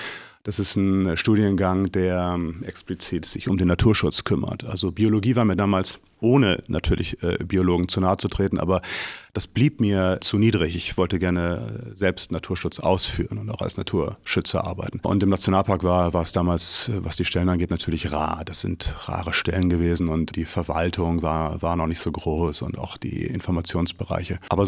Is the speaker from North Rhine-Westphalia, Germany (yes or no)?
no; Varel, Lower Saxony, Germany; Ich bin hier geboren in Varel und jeder, der in den 70er Jahren oder auch in den 80ern in Varel geboren ist, ist in Dangast groß geworden.